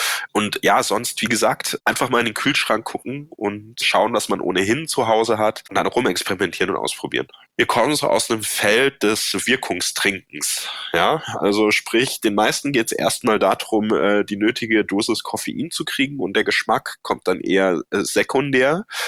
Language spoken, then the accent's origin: German; Baden-Württemberg, Germany; Ja, ich komme ja aus dem Badischen ursprünglich